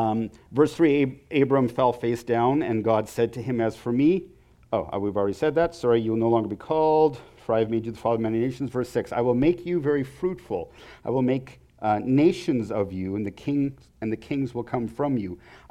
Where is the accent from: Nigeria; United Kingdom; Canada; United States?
Canada; Vancouver, British Columbia; where I grew up in Vancouver. It rains 300 days a year.